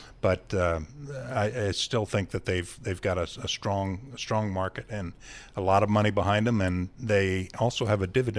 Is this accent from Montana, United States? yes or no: no; Ohio, United States; You know, when I look at it, I'm from Ohio, and we have a lot of corn, and we have corn mazes.